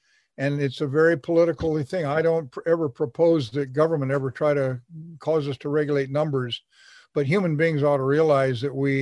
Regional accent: Alaska, United States; moved away as an adult; We then migrated to Alaska. I was raised in Alaska, graduated from high school there. It was a very different experience, but it was an out-of-doorsy one because we sort of homesteaded there and built a big log home.

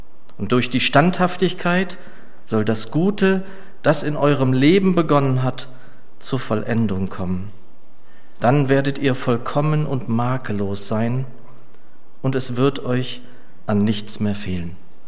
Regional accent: Gelnhausen, Hesse, Germany; nach zwei Diensten in Gelnhausen, in meiner alten Heimat, in der eigentlich alles anfing.

